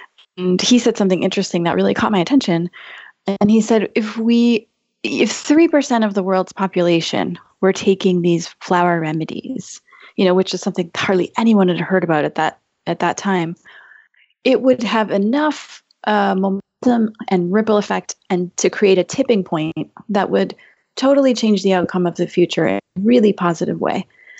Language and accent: English; Midwest, United States; also born or lived in Minneapolis / Michigan / Wisconsin; I grew up in the Midwest, and we moved around a lot. We lived in Minneapolis, and then in a small town in Michigan, and then a small town in Wisconsin.